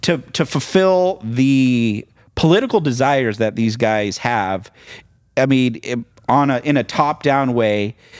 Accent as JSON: {"language": "English", "country": "Chile", "tie": "born or raised there", "said": "I mean, I grew up in Chile."}